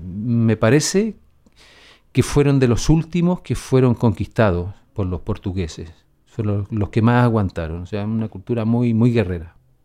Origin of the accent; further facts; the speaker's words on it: Chile; also born or lived in Sweden; now in Spain; Yo voy a volver a mi tierra, al final, a Chile.